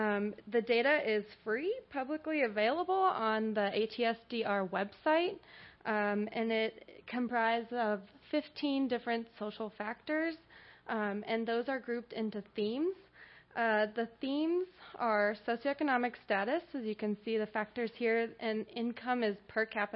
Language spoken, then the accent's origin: English; Colorado, United States; I'm originally from Colorado, and then I did my grad school at Minnesota. Now I'm near Shelby County in St. Louis County, Missouri.